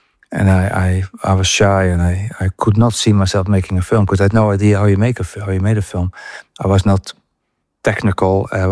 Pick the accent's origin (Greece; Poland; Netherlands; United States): Netherlands; English is a second language; now in England; And it's so poor compared to where I came from Holland.